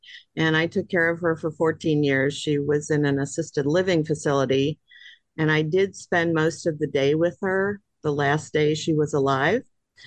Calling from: Orlando, Florida, United States; I come to you from Orlando, Florida.

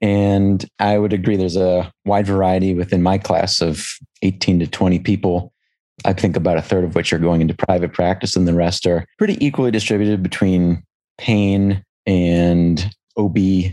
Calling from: Dallas, Texas, United States; I'm calling in from University of Texas Southwestern in Dallas.

